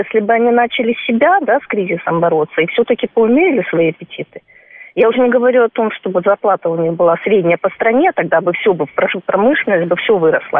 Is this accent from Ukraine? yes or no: no; Far East, Russia; Я сама с Дальнего Востока